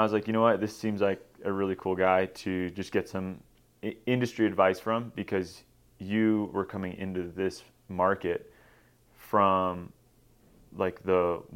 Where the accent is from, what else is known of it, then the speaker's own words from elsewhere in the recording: Massachusetts, United States; I grew up in Massachusetts.